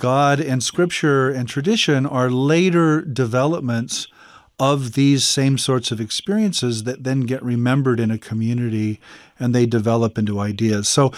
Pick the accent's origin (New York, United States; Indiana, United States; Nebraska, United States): Nebraska, United States; I mean, I grew up in Nebraska in a farming community.